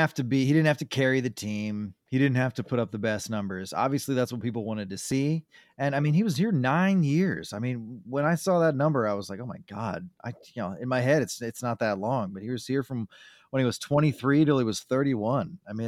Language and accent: English; Reading, Pennsylvania, United States; refused to give 12-year-old me an autograph at the 1999 MLB Futures game because I was from Reading, where he was playing.